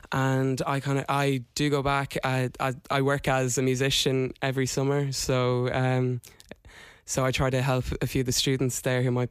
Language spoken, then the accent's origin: English; Leinster, Ireland; I'm from Meath originally.